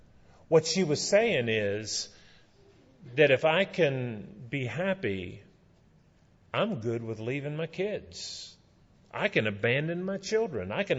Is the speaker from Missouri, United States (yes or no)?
no; West Virginia, United States; I grew up in West Virginia.